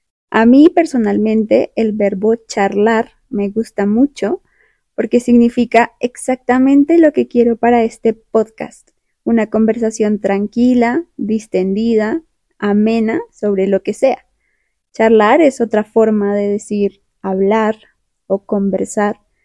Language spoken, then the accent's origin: Spanish; Colombia; el español de Colombia, que es de donde soy.